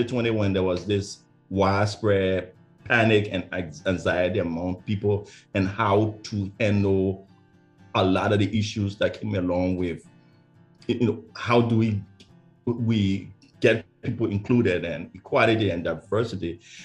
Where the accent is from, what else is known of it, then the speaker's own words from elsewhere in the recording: Liberia; now in United States; I'm originally from West Africa, specifically a country called Liberia.